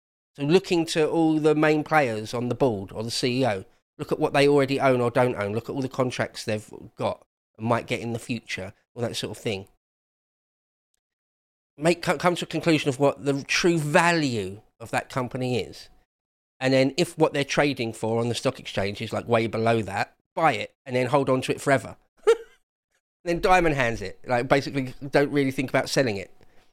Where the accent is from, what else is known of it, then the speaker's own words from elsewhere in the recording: England, United Kingdom; I actually don't want to pick either side because I'm English